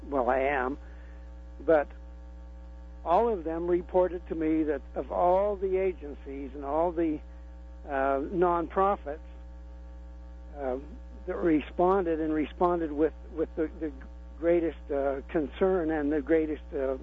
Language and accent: English; Utah, United States; when they found out I was from Utah